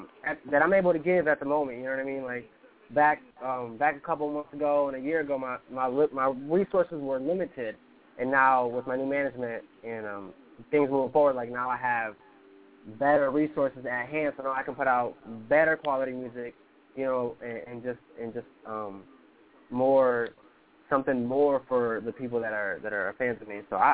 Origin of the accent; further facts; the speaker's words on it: Puerto Rico; I'm from Puerto Rico, so everybody, like, that I, you know, was talking to back in the day was really hot in Puerto Rico